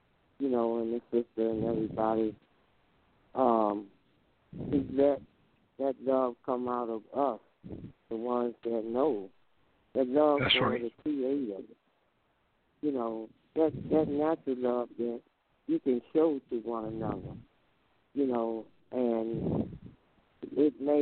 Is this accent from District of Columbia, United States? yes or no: yes; Washington, District of Columbia, United States; Thank you, brother and sister. I'm from Washington, D.C.